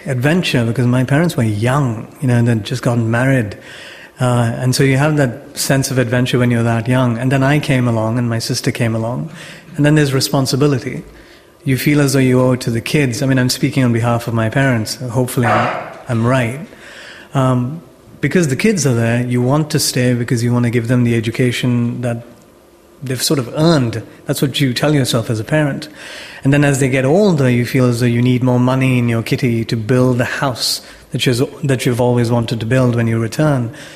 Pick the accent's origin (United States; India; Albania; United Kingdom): India; Kerala; born there; But I was born in 1980 in December. My mother had me in Kerala, though.